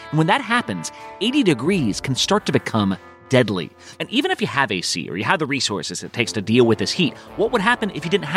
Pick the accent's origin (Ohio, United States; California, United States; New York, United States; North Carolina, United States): California, United States; I grew up in California, where it could go way higher than 80 during the day, but the thing was, it always cooled down at night.